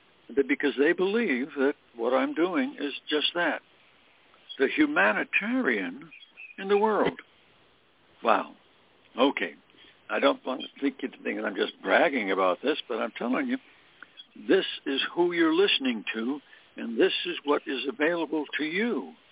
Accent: Scranton, Pennsylvania, United States; And I was a coal miner's kid growing up in Scranton, Pennsylvania.

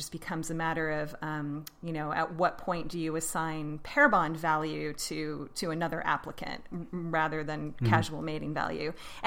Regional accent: Alaska, United States; I grew up in Alaska, which was very cold

